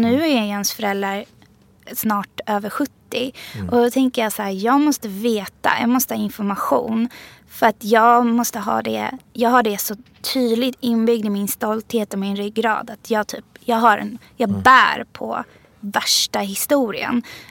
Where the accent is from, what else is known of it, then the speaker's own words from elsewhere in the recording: Upplands Väsby, Stockholm County, Sweden; jag vet inte heller hur man beter sig i Upplands Väsby där jag växte upp.